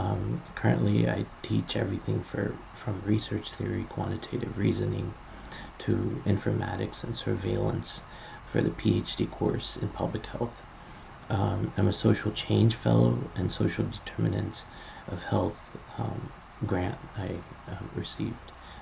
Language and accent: English; Atlanta, Georgia, United States; Originally, I'm from Atlanta, Georgia.